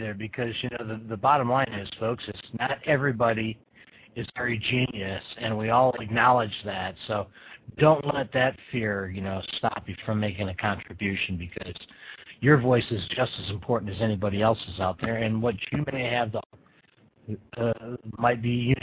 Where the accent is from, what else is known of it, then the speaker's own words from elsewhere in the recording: Michigan, United States; I mean, I'm originally from Michigan